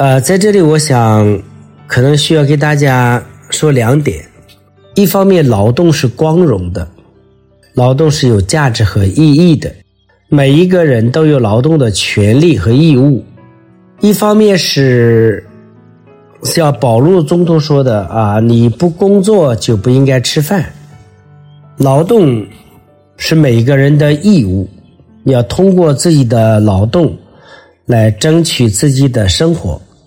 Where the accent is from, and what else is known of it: China